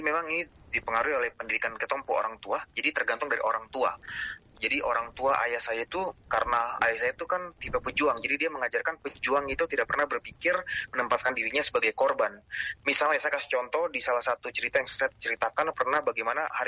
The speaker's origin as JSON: {"language": "Indonesian", "town": "Serui", "region": "Papua", "country": "Indonesia", "said": "Waktu itu tidak ada biaya kalau saya bersekolah di SMA setempat di Serui ya, saya berasal dari Serui."}